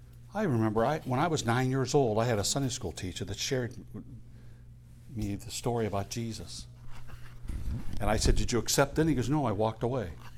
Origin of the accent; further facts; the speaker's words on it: East Peoria, Illinois, United States; I grew up in East Peoria. We're slow but friendly, okay?